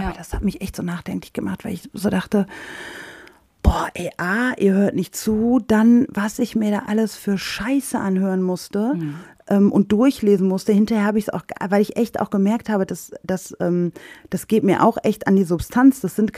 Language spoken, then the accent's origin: German; Oberhausen, North Rhine-Westphalia, Germany; ich bin in Oberhausen geboren, mein Vater kommt aus Pakistan und so weiter. Ich bin hier aufgewachsen